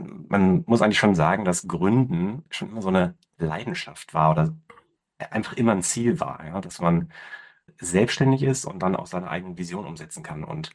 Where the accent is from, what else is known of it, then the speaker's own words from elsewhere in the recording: Berlin, Germany; born there; bin geboren in Berlin, habe mein Medizinstudium in Göttingen gemacht und bin dann an die Medizinische Hochschule Hannover gegangen.